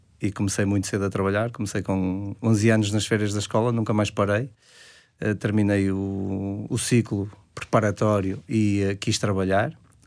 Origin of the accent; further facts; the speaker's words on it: Espinho, Aveiro, Portugal; sou de Espinho, tenho 51 anos